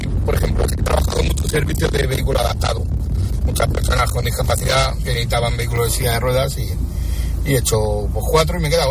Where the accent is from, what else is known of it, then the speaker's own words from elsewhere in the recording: Madrid, Community of Madrid, Spain; Aparte que yo soy muy de Madrid. Me encanta mi ciudad, estoy muy enamorado de mi ciudad